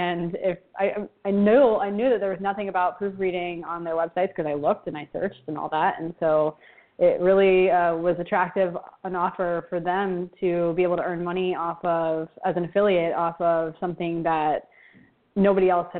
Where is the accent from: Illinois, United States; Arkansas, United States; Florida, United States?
Florida, United States; now in Buenos Aires, Argentina; I'm in Buenos Aires, Argentina, but I grew up in Florida, so yes.